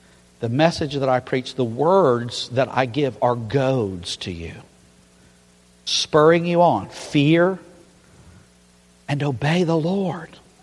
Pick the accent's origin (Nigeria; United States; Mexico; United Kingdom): United States; the South; And I don't want to make an excuse because I come from the South.